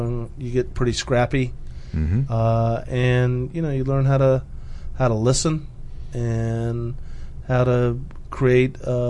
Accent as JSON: {"language": "English", "town": "Indianapolis", "region": "Indiana", "country": "United States", "tie": "born or raised there", "said": "Well, I grew up in Indianapolis. I'm the youngest of seven kids."}